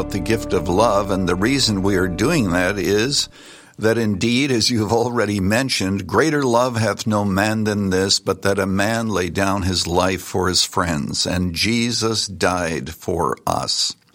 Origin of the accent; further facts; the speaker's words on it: Canada; As a boy out on the farm growing up in Canada